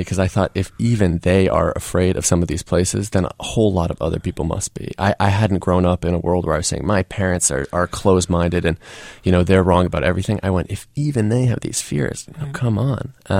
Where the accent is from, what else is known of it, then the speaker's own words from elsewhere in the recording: Swarthmore, Pennsylvania, United States; So I had avoided the choice when I was a kid growing up in Swarthmore.